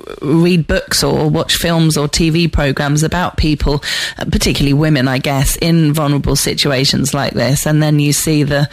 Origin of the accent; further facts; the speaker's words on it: United Kingdom; now in Spain; seeing that we are British expats living in Spain.